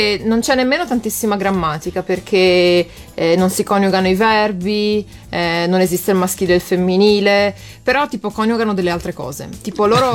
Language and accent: Italian; Friuli-Venezia Giulia, Italy; io sono friulana d'origine, quindi del paesello sperduto della provincia friulana da dove vengo